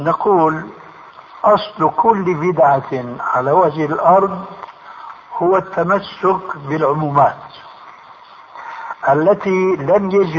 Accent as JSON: {"language": "Arabic", "country": "Syria", "said": "عندنا في الشام يسمى المقدمة بالتذكير"}